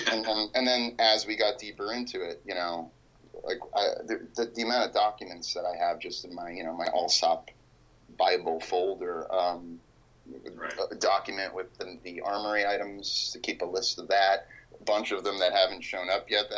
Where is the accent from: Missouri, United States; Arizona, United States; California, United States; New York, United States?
New York, United States; Greenpoint; were floored by the fact that I'm from Greenpoint.